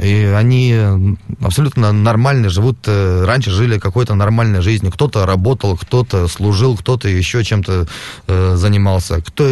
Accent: Russia; когда я им говорил, что я из России, все чаще встречал слова благодарности

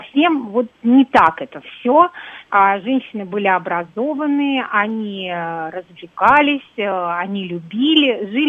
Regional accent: Rostov, Yaroslavl Oblast, Russia; А меня, как коренного жителя Ростова-Великого, например, да

